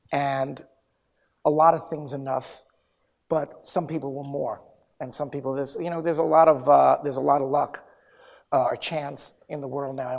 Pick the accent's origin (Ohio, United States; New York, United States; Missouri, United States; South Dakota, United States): New York, United States; Brooklyn; If anybody asked me where I'm from, it would never dawn on me to say New York City. I'm from Brooklyn.